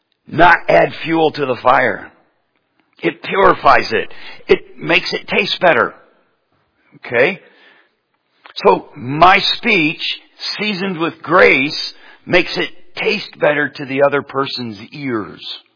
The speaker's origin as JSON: {"language": "English", "region": "Michigan", "country": "United States", "tie": "born or raised there", "said": "When I grew up in Michigan, that was stuff that grew in a ditch, okay?"}